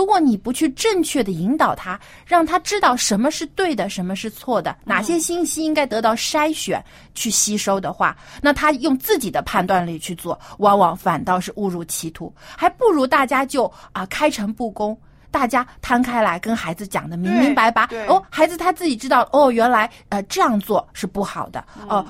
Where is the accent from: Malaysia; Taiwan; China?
China; 我觉得因为我们中国人可能也是还有一些这种传统和保守的思想